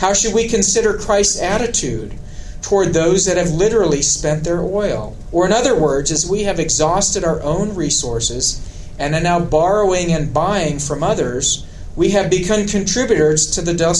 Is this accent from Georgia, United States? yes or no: no; Austin, Texas, United States; I recall growing up in Austin, Texas, a day of great pollution